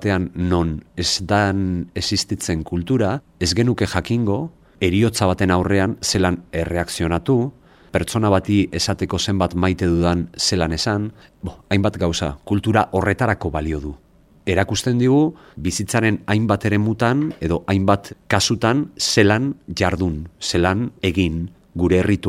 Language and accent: Basque; Basque Country, Spain; euskaldunak gara, euskaraz egin nahi dugu, Euskal Herrian egin nahi dugu